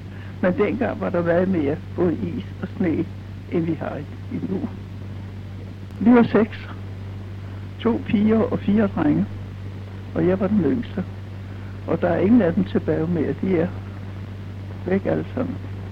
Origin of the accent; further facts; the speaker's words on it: Havsholm, Zealand, Denmark; Så sagde jeg, nej, det er jeg ikke nede fra Havsholm. Fra Havsholm, så der er jeg gået i skole.